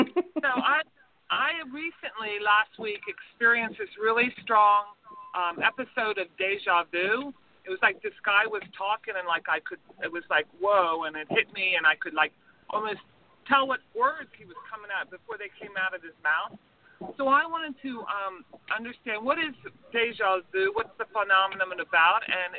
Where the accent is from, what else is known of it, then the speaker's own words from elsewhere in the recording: Forest Grove, Oregon, United States; Oh, this is … I'm from Forest Grove.